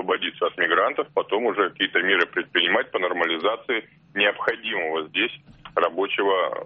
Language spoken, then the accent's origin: Russian; Moscow Oblast, Russia; Добрый день, Подмосковье.